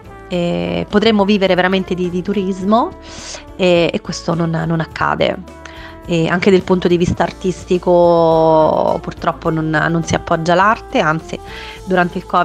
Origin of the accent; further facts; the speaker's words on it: Rome, Lazio, Italy; io invece sempre attaccata da romana a questa città magica non ce l'ho fatta mai a staccarmi, e probabilmente anche il fatto che la mia famiglia stia a Roma sicuramente ha inciso.